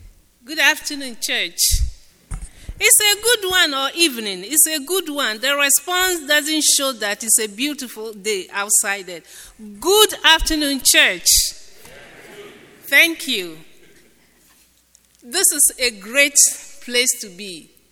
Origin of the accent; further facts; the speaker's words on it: Ghana; and I'm originally from Ghana